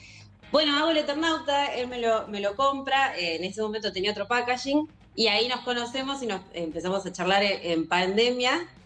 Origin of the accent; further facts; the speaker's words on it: La Plata, Buenos Aires Province, Argentina; now in Berisso, Argentina; yo soy platense, vivo en Berisso, pero bueno, estoy ahí en el límite de 122, ¿vieron? Sí. Vivo en Berisso, pero bueno, todo el colegio siempre en La Plata